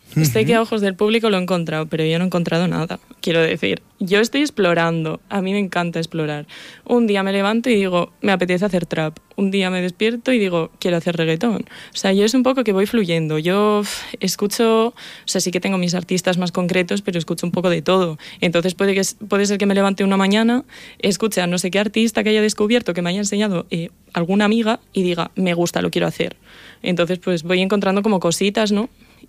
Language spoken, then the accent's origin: Spanish; Basauri, Basque Country, Spain; yo soy de Basauri y pues unos artistas locales de allí me invitaron a hacer unos conciertos